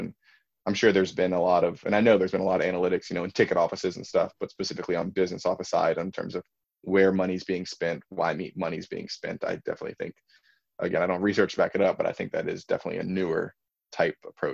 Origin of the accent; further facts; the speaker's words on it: Massachusetts, United States; also born or lived in Virginia; And also, I'm originally from Virginia. I grew up in Massachusetts, but I was born about 35 minutes away from Charlottesville